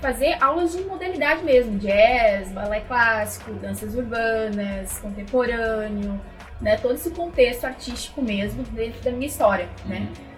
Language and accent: Portuguese; Joinville, Santa Catarina, Brazil; Porque eu sou de Joinville, onde tem, né, o maior festival de dança do mundo.